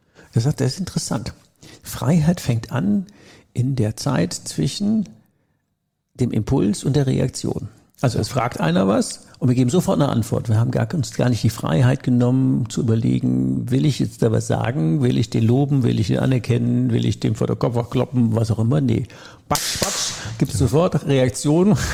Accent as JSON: {"language": "German", "region": "Rhineland", "country": "Germany", "said": "also ich bin ja ursprünglich Rheinländer"}